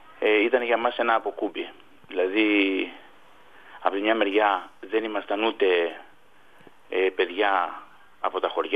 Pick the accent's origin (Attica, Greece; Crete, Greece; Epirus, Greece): Attica, Greece; Athens; Τώρα εγώ είμαι από τα παιδιά που γεννηθήκαμε στην Αθήνα από γονείς από την περιφέρεια. Δηλαδή ο πατέρας μου ήταν από τη Ζάκυνθο, η μάνα μου είναι από τη Λαμία.